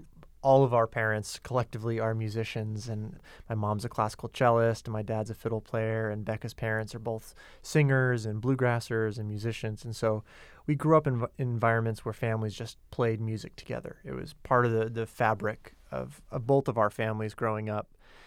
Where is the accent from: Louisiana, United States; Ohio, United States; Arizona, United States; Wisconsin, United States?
Arizona, United States; But for us, we grew up in Arizona in general.